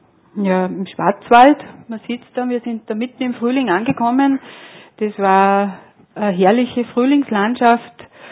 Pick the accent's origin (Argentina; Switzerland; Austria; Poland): Austria; Linz, Upper Austria; Ja, für mich als Linzerin hat die Donau immer Faszination gehabt.